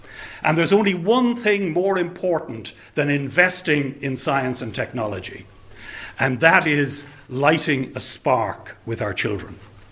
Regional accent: Ireland; They were people that we as Irish people should be proud of as Irish people.

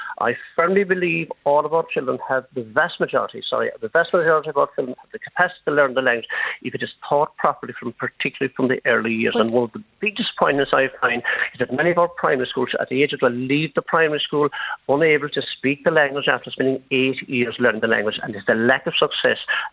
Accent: Ireland; as an Irish person, I wouldn't be hugely apologetic for that, really.

